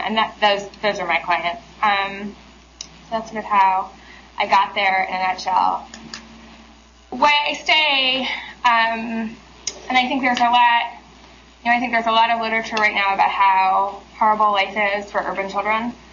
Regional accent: New York City, New York, United States; I speak very fast because I'm from New York City, so I'm going to try and slow down.

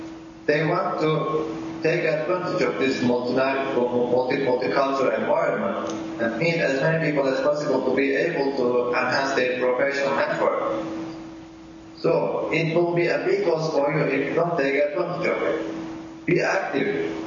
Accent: Turkey; English is a second language; I introduced myself. I said that I was a Jew from Turkey

